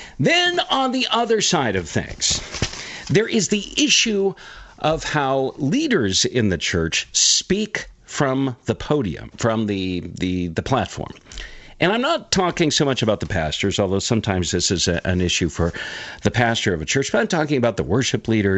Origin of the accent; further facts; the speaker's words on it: California, United States; I will confess, I grew up in the Southern California beach area.